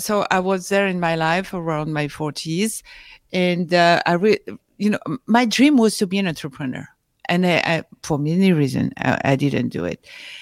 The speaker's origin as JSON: {"language": "English", "country": "France", "tie": "born or raised there", "second_language": "English", "moved": "as an adult", "lives_now": "New York, United States", "said": "I was, of course, born and raised in France, as you can see with my accent. And I moved to New York 5 years ago."}